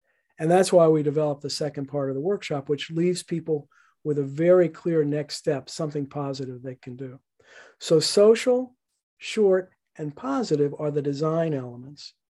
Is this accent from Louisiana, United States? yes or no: yes; New Orleans, Louisiana, United States; I was born and raised in New Orleans. I think of New Orleans as a place that I have special attachment to.